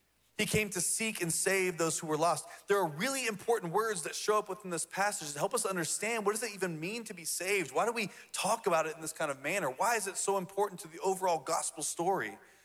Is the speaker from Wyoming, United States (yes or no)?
no; Van, Texas, United States; My family and I, when I was a kid in middle school, we grew up in East Texas. And while we were in East Texas, I grew up my whole life as a Methodist kid. We moved to East Texas.